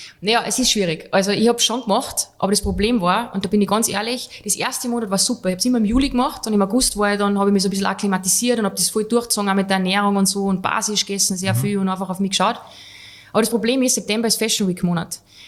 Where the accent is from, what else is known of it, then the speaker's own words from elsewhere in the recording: Switzerland; ich war Schweizer